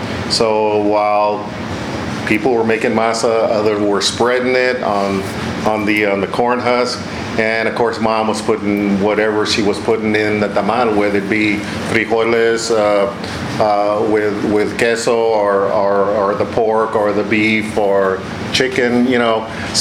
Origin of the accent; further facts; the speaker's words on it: Corpus Christi, Texas, United States; Corpus Christi.